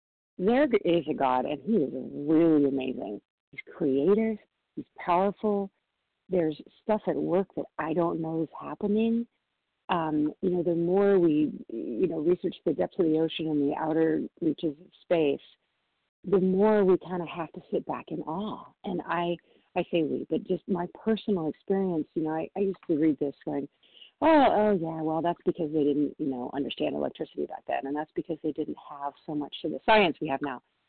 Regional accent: Washington, United States; I'm from Washington State, Pacific Time.

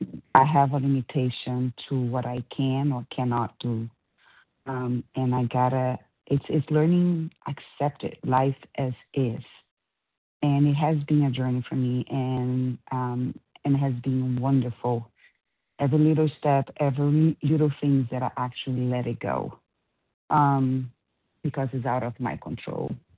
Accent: California, United States; I'm from California, compulsive operator.

